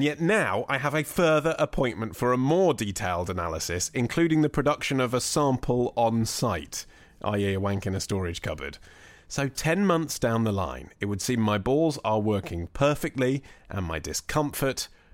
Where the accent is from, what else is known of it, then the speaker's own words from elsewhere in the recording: England, United Kingdom; particularly as an Englishman